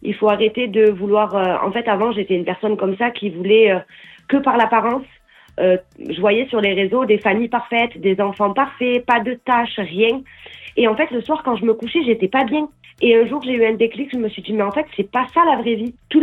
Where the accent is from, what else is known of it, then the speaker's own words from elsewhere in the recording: south of France, France; Comme on dit, on vient du Sud et on ne sait pas parler doucement.